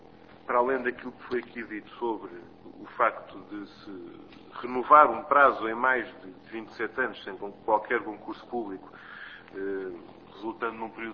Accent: Setúbal, Portugal; Como eu sou do Distrito de Setúbal e toda a minha vida atravessei o Tejo

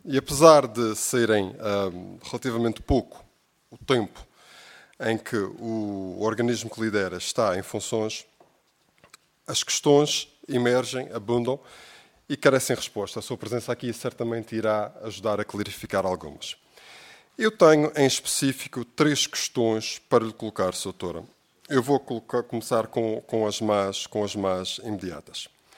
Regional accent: Madeira, Portugal; como já percebeu pelo meu sotaque, eu sou da região autónoma da Madeira.

